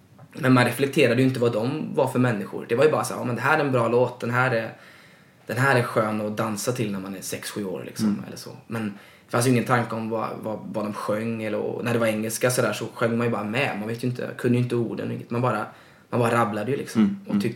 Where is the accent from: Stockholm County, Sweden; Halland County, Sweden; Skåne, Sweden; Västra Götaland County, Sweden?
Västra Götaland County, Sweden; Stenungsund; jag kom ju från Stenungsund då, en mindre stad eller en tätort ska man väl säga, med allt vad det innebär